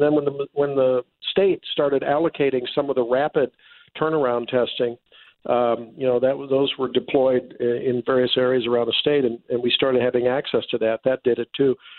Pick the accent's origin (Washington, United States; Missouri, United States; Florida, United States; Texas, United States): Missouri, United States; St. Louis; my observation when I come down to my home in St. Louis, my hometown, and visit my folks or other metro areas